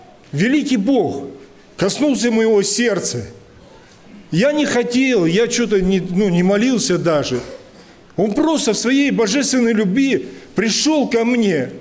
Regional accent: Altai Krai, Russia; У нас на Алтае, когда я воспитывался на Алтае, были такие гористые местности

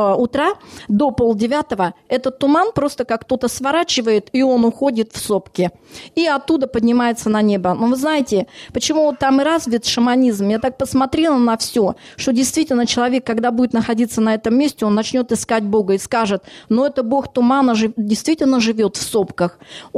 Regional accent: Kireyevsk, Tula Oblast, Russia; хотя я сама из Киреевска и считаю, живу, бываю в курортной зоне, выросла там.

